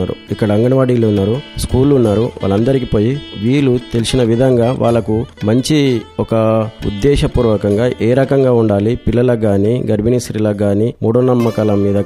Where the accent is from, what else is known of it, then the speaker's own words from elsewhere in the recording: Jalalpur, Telangana, India; మాది నిజామాబాద్ డిస్టిక్ వర్ణి మండల్ గ్రామం జలాల్పూర్.